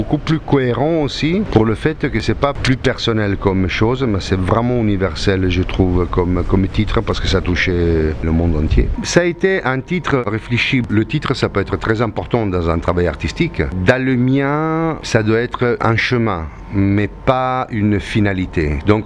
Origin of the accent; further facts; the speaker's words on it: Italy; French is a second language; Bon, après, moi, je suis italien, donc ça pourrait être dit en italien aussi.